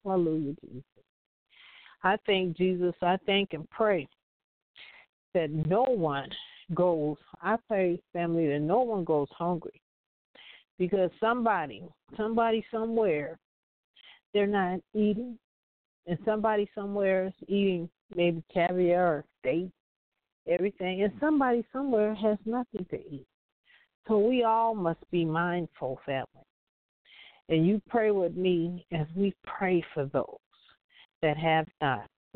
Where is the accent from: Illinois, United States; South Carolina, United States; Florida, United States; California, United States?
California, United States; Compton; When I was growing up as a kid, growing up in Compton, I tell you, family, we hit every fruit tree in the neighborhood